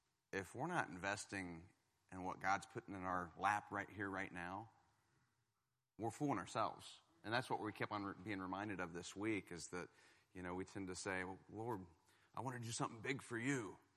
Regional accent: Kansas City, United States; moved away; We've been in Monmouth. We're originally from Kansas City.

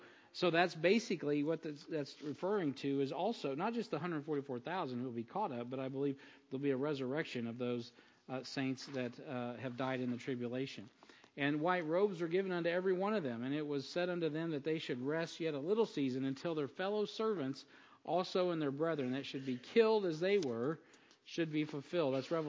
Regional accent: United States; I don't even like the British. That's why I'm an American.

